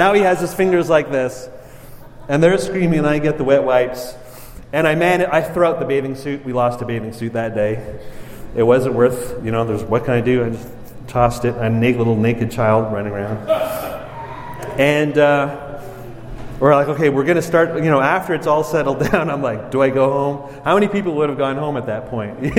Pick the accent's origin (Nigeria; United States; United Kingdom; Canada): Canada; Montreal, Quebec; I grew up in Montreal.